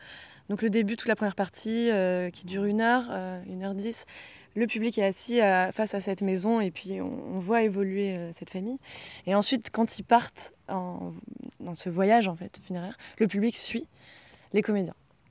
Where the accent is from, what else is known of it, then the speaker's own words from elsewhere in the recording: Porspoder, Brittany, France; Moi aussi, je viens du Finistère, à Porspoder.